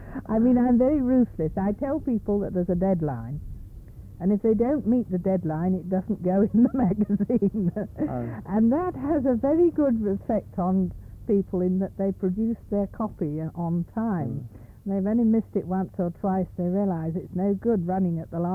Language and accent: English; West Midlands, United Kingdom; I was brought up in Shropshire. My father's family actually come from the other side of the Welsh border.